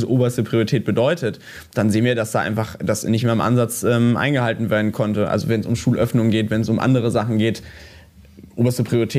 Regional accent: North Rhine-Westphalia, Germany; ich komme ja aus Nordrhein-Westfalen

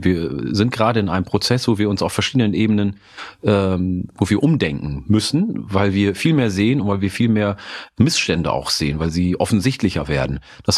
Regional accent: Oromia, Ethiopia; in meiner Heimat, in meiner ursprünglichen Heimat in Oromia, isst man nämlich auch Grünkohl

